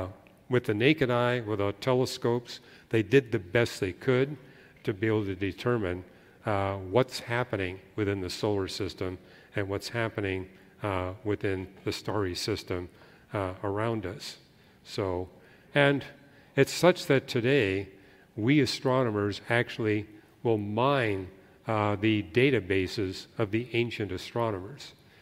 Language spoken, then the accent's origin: English; Canada; And so, you know, I grew up in Canada, and in Canada, yeah, you can't see Canopus from Canada because that star is too far south.